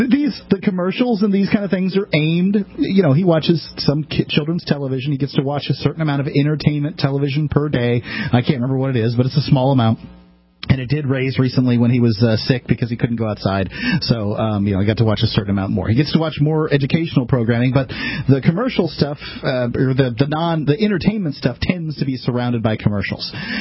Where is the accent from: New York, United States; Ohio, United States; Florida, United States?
Florida, United States; Bradenton; I mean, I grew up in Bradenton, Florida, and there in that area, you know, strip clubs are relatively common occurrence.